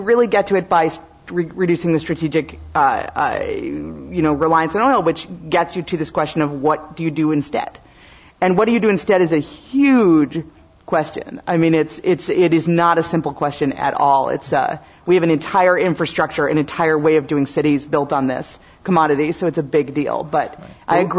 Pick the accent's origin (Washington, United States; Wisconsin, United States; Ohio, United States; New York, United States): Wisconsin, United States; My home state, so I'm always happy to talk about Wisconsin.